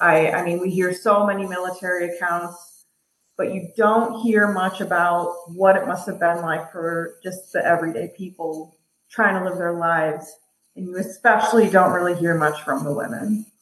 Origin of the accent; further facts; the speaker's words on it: Iowa, United States; Well, I grew up in Iowa. A small town called Albernett.